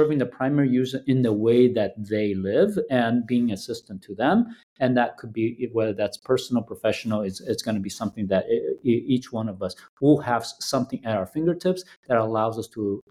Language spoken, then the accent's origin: English; Brazil; also born or lived in Taipei, Taiwan; I was born in Taipei. You know, I grew up in Brazil, but I was born in Taipei.